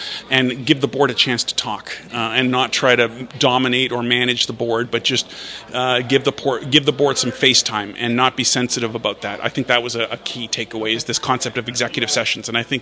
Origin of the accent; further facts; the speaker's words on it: Canada; I'm from the Great White North in Canada